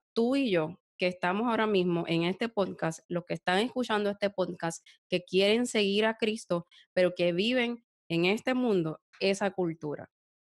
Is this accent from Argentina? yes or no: no; Puerto Rico; now in United States; realmente yo soy puertorriqueña, hace unos años vivo en Estados Unidos